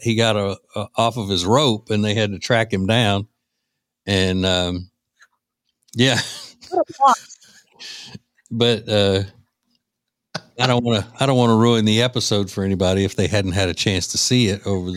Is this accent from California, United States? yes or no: no; Louisiana, United States; Yeah, you know, my home state of Louisiana is a pretty big sugar producer.